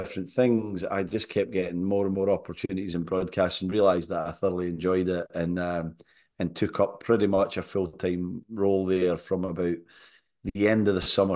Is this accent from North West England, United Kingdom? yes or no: no; Stirling, Scotland, United Kingdom; Yeah, I was born in Stirling, Scotland, central Scotland, in 1980, and kind of grew up there with a younger brother and then eventually a younger sister, 9 years younger than me.